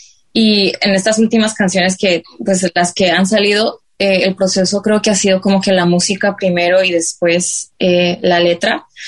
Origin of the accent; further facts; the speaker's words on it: New York, United States; born there; yo nací en Nueva York y mis raíces son bolivianas y Carlos es colombiano. Los dos nos conocimos en Nueva York. Entonces yo crecí con mucho pop de los 90.